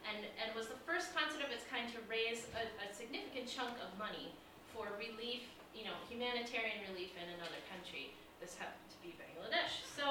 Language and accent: English; West Chester, Pennsylvania, United States; I really grew up outside of Philly in Westchester, Pennsylvania.